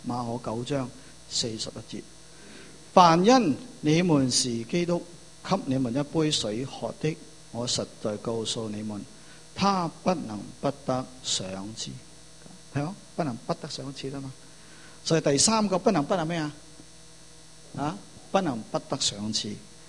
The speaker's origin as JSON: {"language": "Cantonese", "country": "China", "said": "好，我哋中国人呢"}